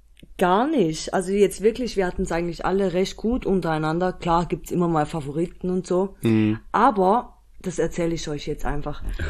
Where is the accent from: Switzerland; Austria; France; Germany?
Switzerland; Ich bin Schweizerin, lass mich doch. Ich kann nicht besser Hochdeutsch.